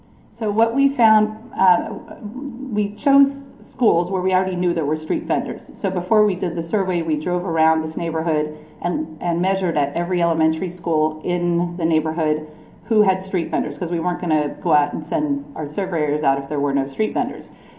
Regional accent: Los Angeles, California, United States; I'm from Los Angeles, and we have a lot of street vendors.

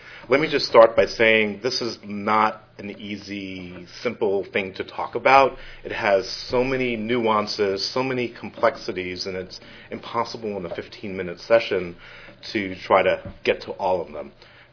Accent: Rhode Island, United States; So as you all know, I'm from Rhode Island

